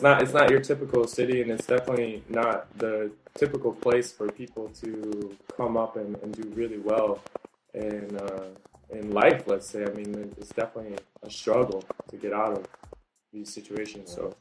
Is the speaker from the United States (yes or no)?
yes; St. Louis, Missouri, United States; I grew up 15th in South St. Louis